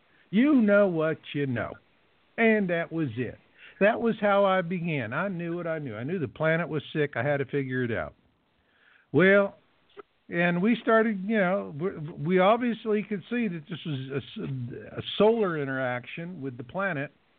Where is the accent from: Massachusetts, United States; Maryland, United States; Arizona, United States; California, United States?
Arizona, United States; Phoenix; Because, see, I grew up in Phoenix, Arizona.